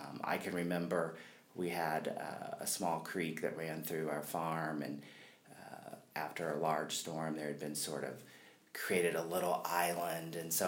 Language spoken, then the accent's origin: English; Fountain City, Indiana, United States; Sure, well, I was born in Fountain City. Okay. I went to Northeastern High School. My family has really deep roots in Wayne County.